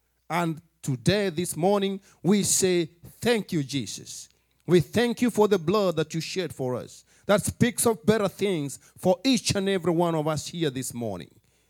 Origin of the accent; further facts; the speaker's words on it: Kenya; back in those days growing up in Kenya, it used to be a big thing.